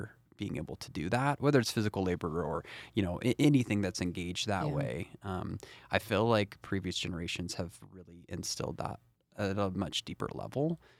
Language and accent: English; Portland, Oregon, United States; I grew up in the Portland area, and my parents are two of the most hardest working folks ever.